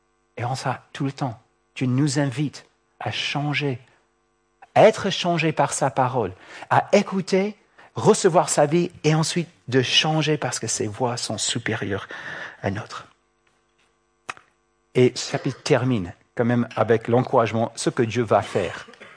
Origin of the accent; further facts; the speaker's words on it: California, United States; French is a second language; Moi, j'ai grandi avec Sam, Samuel, on a grandi en Californie.